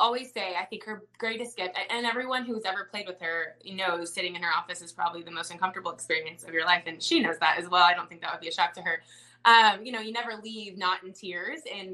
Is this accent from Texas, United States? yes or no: yes; Dallas, Texas, United States; He's from New Mexico and I'm from Dallas.